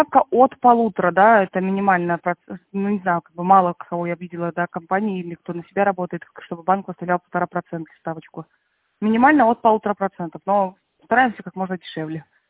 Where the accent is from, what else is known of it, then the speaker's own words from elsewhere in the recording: Moscow, Russia; Нет, я из Москвы, да, наша компания работает по всей России.